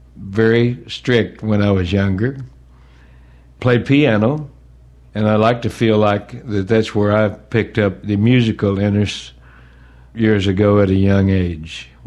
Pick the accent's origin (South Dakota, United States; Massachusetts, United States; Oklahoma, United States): Oklahoma, United States; Tuskegee; born there; I was born in Tuskegee, Oklahoma, although my birth certificate reads Okemah, Oklahoma, because that's where the courthouse happened to be. But I was born at home in Tuskegee, Oklahoma.